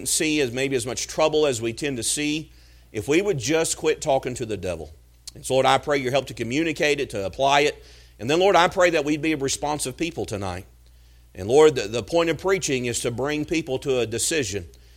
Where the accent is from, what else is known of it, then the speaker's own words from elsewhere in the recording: Amarillo, Texas, United States; also born or lived in Springfield, Missouri; I was born here in Springfield when my dad was in Bible college, and then at the ripe old age of 2, we moved to Amarillo, Texas, and I would spend the next 16 years of my life there in Amarillo.